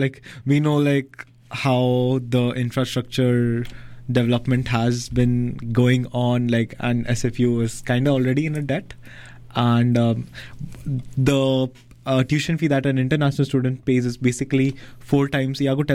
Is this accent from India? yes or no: yes; Mumbai, Maharashtra, India; English is a second language; I come from Mumbai, right? So all the metro cities in India